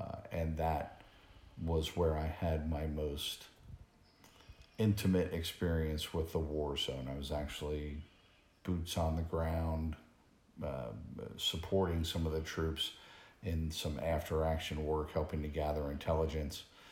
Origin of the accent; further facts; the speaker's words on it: New Jersey, United States; Having been fairly insulated growing up in New Jersey with certain ethnic groups and certain education levels and certain city sizes